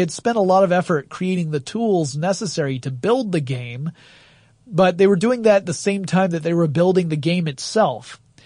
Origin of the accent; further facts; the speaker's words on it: Atlanta, Georgia, United States; They did do an early demonstration in my hometown of Atlanta, Georgia, because that's where E3 1997 happened, over at the Georgia Dome.